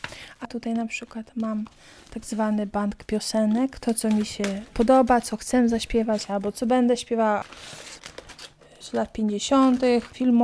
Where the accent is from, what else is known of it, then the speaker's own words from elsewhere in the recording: Białystok, Podlaskie Voivodeship, Poland; Jestem córką osób, które są związane ze wsią. na Podlasiu, ale równocześnie tato plus jego rodzice kupili dom w Białymstoku. I właśnie wychowywałam się przy Jurowieckiej.